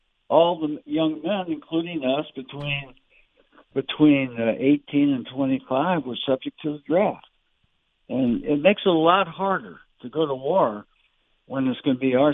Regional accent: United States; You know, as an American, like you, I always want to support our leadership

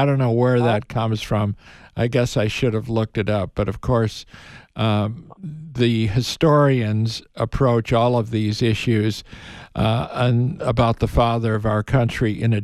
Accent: Illinois, United States; Well, you know, when I was growing up back in the dark ages, Washington's birthday and growing up in Illinois, Lincoln's birthday was a big deal, too.

